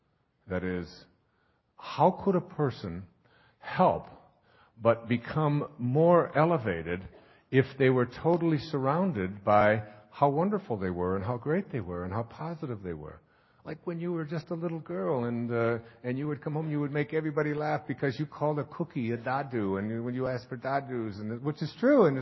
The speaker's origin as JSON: {"language": "English", "region": "Michigan", "country": "United States", "tie": "born or raised there", "said": "Well, I grew up in Michigan and they come up and they're yellow"}